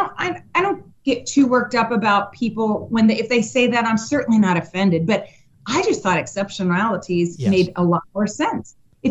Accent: Cincinnati, Ohio, United States; Our community, as you shared, I'm from Cincinnati, Ohio, and it's an amazing community.

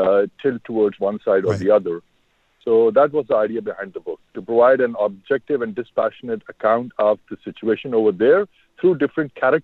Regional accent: Pakistan; when they would know that I'm from Pakistan or I belong to Pakistan.

